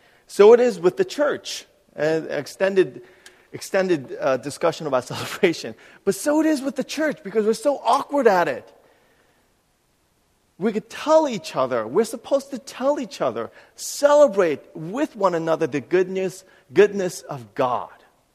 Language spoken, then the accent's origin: English; New York, United States; I'm especially excited because I'm a New Yorker. It's a revival of New York basketball.